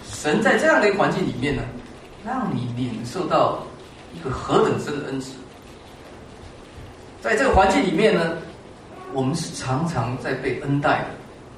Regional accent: China; now in United States; 我们都是中国人，然后我们来到美国。今天的美国，在美国待的中国人，我在美国也待了30年

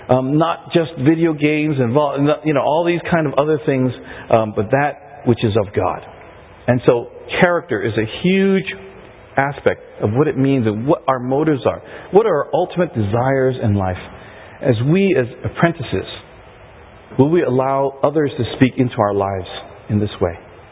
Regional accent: Canada; I was from Canada, Chinatown, Canada.

